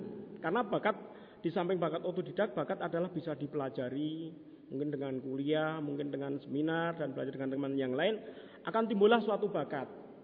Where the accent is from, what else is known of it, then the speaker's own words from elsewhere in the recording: Java, Indonesia; satu hal kita sebagai orang Jawa adalah bagaimana kita mengeroi usaha kita.